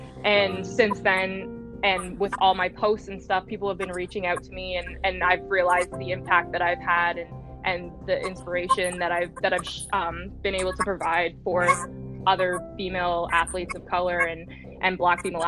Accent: Canada; Yeah, and I'm also Canadian too, so we're basically born with skates on up here, so.

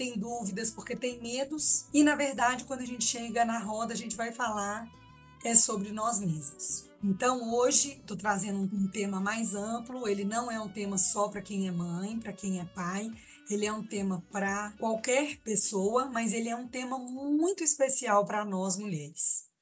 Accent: Belo Horizonte, Minas Gerais, Brazil; moved away as an adult; now in Goiânia, Brazil; Eu sou mineira de Belo Horizonte, moro em Goiânia há 22 anos.

